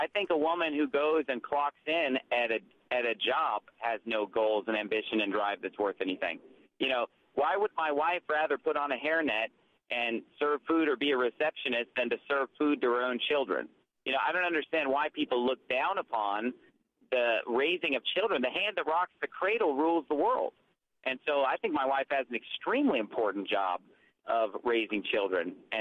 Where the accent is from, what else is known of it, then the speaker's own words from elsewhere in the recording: California, United States; now in Arizona, United States; Well, I'm from California. I've only lived in Arizona for the last 7 years. Before that, I lived in California. I was born and raised in California.